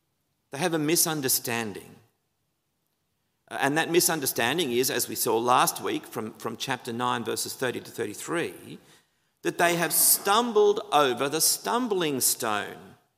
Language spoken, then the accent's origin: English; Australia; As an Australian, when I see people going to the beach or sport or family instead of coming to church, I get it.